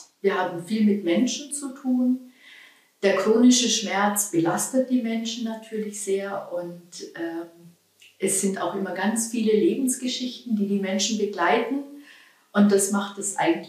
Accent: Bavaria, Germany; Ursprünglich komme ich aus der Oberpfalz und habe dann hier in Ulm studiert.

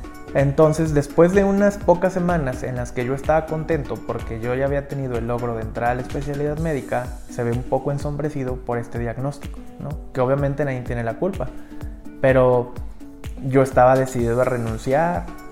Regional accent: Veracruz, Mexico; moved away as an adult; quería regresarme a Veracruz. Yo salí de Veracruz cuando ingresé a medicina interna.

